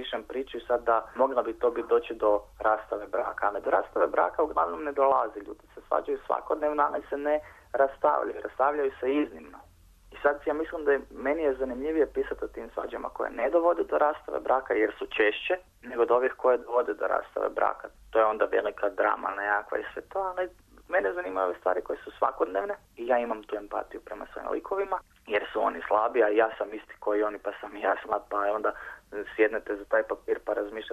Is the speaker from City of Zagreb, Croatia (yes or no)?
no; Koprivnica, Koprivnica-Križevci County, Croatia; ja sam iz Koprivnice koja je kraj Zagreba, to je Panonska ravnica i to je taj jedan melankolični, mogu reći, način života